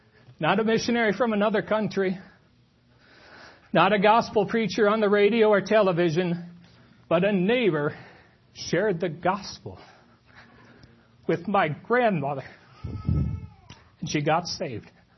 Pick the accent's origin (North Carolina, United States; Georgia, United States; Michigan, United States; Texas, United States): Michigan, United States; Richmond; I'm from Richmond, Michigan. So we're from the east side of Michigan.